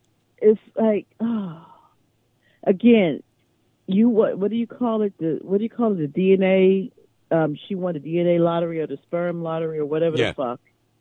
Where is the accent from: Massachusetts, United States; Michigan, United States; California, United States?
California, United States; Los Angeles; Because, you know, I grew up basically in West L.A.